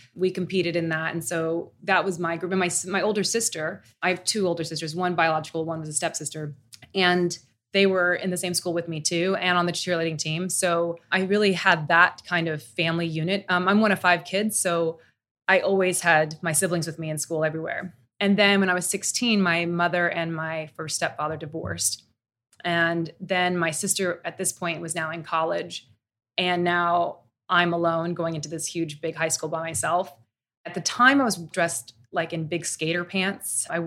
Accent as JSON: {"language": "English", "region": "Tokyo", "country": "Japan", "tie": "born or raised there", "said": "I grew up in Tokyo. I miss Tokyo. That feels like home to me."}